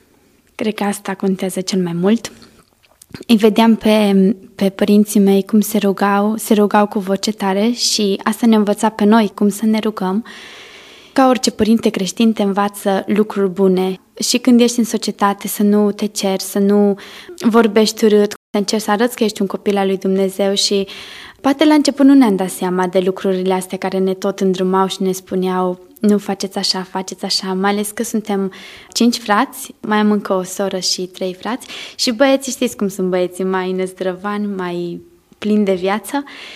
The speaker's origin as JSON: {"language": "Romanian", "town": "Timișoara", "region": "Timiș County", "country": "Romania", "tie": "born or raised there", "said": "Domnul mi-a dat harul să mă nasc într-o familie creștină. M-am născut în Timișoara. Până la vârsta de 26 de ani am trăit aici"}